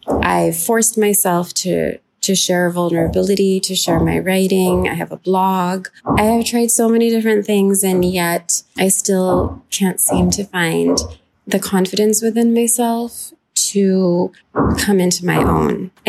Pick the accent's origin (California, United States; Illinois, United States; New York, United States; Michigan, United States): New York, United States; also born or lived in Lahore, Pakistan / Austin, Texas / London, England; I am a Pakistani and an American. I am a writer and a teacher, and I have lived all over the place. I grew up in New York, also in Lahore, Pakistan